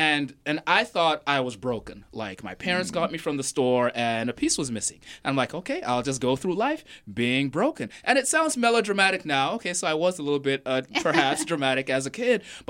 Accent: Nigeria; now in Raleigh, United States; I'm originally from Nigeria. No, I didn't come from Nigeria. Today, my commute was a little shorter. I live in Raleigh here with the Holdernesses. And like most Raleigh natives, I'm a big fan. But I did grow up in Nigeria.

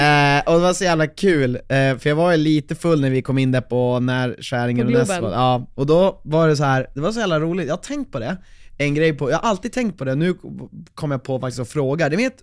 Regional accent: Vindeln, Västerbotten County, Sweden; now in Stockholm, Sweden; de människor jag har känt längst kommer ju från Umeå och Vindeln där jag är från.

